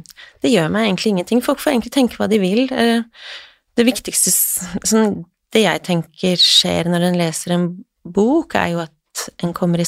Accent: Finnmark, Norway; jeg vokste opp I Tanaelva I Finnmark

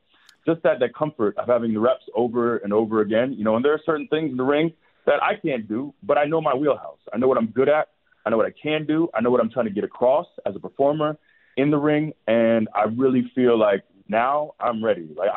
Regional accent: Florida, United States; you know, I grew up in Florida, but, you know, those noon games, when I was a kid, those games would always be the Big Ten games

